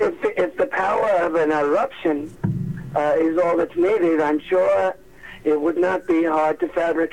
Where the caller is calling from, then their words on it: Wading River, New York, United States; I'm calling from Wading River.